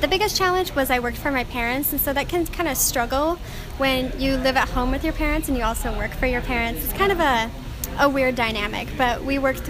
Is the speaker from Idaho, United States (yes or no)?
yes; Rigby, Idaho, United States; I am a freshman from Rigby, Idaho